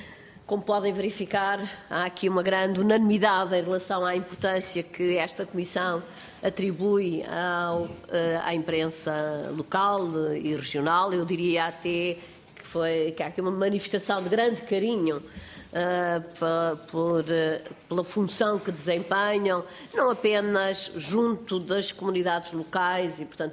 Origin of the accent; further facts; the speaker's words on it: Bragança, Portugal; para manter essa ligação com a minha terra, com o meu distrito de Natal.